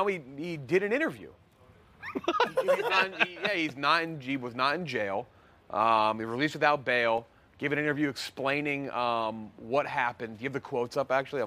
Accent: New England, United States; born there; I was born in New England.

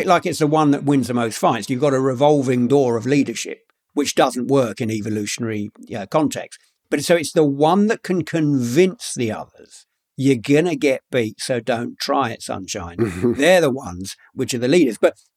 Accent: London, United Kingdom; born or raised there

